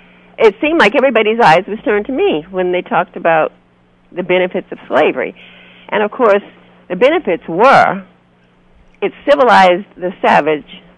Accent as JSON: {"language": "English", "region": "Alaska", "country": "United States", "said": "my coming into the movement in what we call the Lower 48, being that I came from Alaska, was very different."}